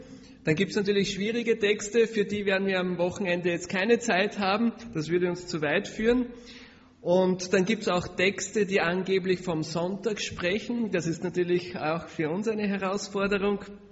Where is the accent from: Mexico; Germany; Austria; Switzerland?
Austria; ich bin Österreicher, ich komme aus Bogenhofen. Ich habe einige Jahre als Prediger in Österreich gearbeitet und bin jetzt auch schon länger in Bogenhofen.